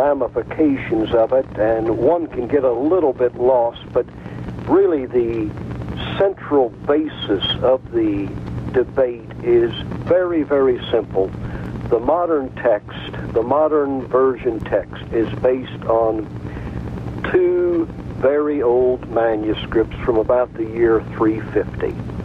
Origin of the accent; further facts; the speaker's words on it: United States; accent: American; now in United Kingdom; or to hear my American accent, that might be a bit of a problem